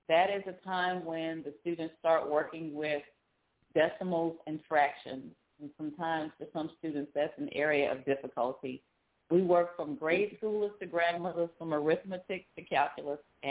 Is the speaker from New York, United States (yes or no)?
no; Baton Rouge, Louisiana, United States; I am proud to say I'm from South Baton Rouge, Louisiana.